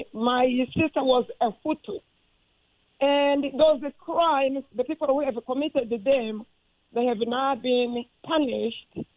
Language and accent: English; Rwanda; So I come from Rwanda. It's a small country in Central Africa